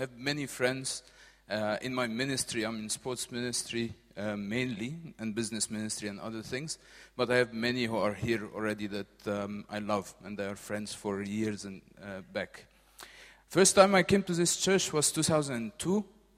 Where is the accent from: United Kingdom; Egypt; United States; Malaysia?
Egypt; Cairo, Cairo Governorate; I'm from Egypt, I'm from Cairo, from a church in, I don't know, how many of you heard this name before, Tahrir Square?